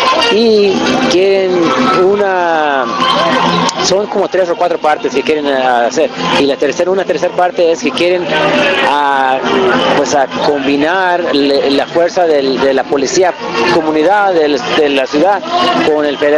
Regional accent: San Francisco, California, United States; also born or lived in Escondido; now in Santa Rosa, United States; Y vengo de California. De Santa Rosa, California. Pero crecí en San Francisco. Y nací en Escondido, California.

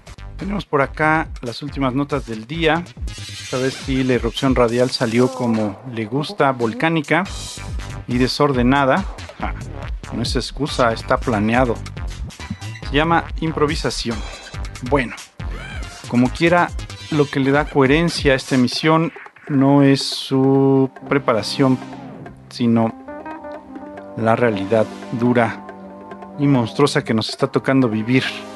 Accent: Puebla, Mexico; Yo soy de Puebla, nací en un pueblito, donde digo no llega ni Dios ni el gobierno, es como muchos otros lugares, muy alejado, no hay servicios ni justicia.

